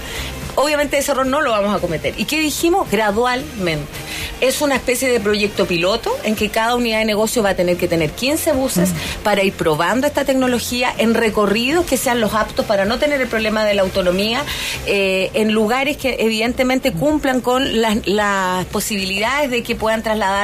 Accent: Chile; el transporte puede mostrar la mejor cara que tenemos nosotros como chilenos

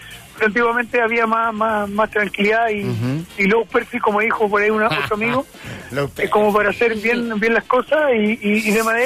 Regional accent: Chile; nosotros como hinchada chileno, como país

